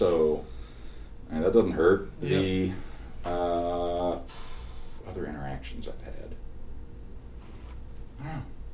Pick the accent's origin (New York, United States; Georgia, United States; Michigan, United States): Michigan, United States; George Castro was talking to me, because we're both from Michigan.